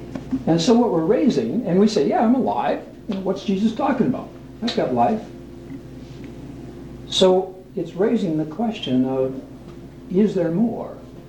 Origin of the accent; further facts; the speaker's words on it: Portland, Oregon, United States; I'm from Portland, Oregon.